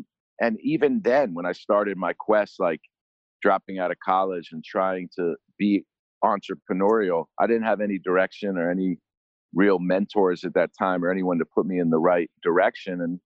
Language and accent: English; New York, United States; this kind of fast-paced, exciting life that growing up in New York, I was exposed